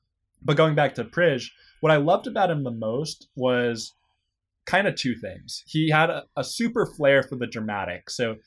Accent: United States; I've had to show my U.S. passport or ID to prove that I'm an American.

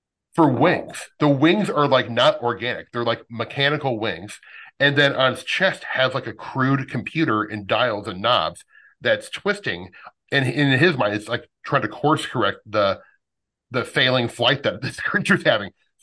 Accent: Omaha, Nebraska, United States; he was a police officer in Ashland, Nebraska, which is about 22 miles away from where I grew up in Omaha.

